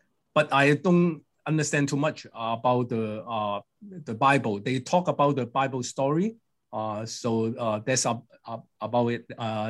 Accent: Hong Kong; I grew up in Hong Kong.

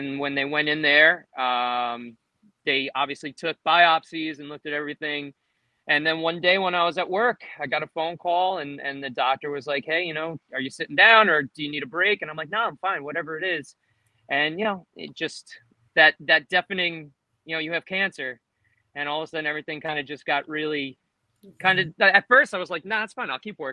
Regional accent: New Jersey, United States; I'm from New Jersey, the Jersey Shore.

